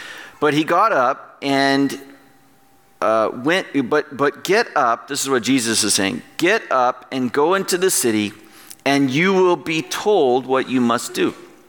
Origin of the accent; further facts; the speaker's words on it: United States; Maybe that's because I grew up in America and a man on his horse is something awesome.